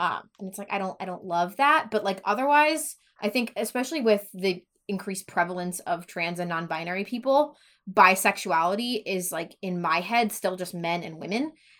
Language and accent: English; Louisiana, United States; born there; I mean, like I'm adopted. I was born in Louisiana. And I have family that live there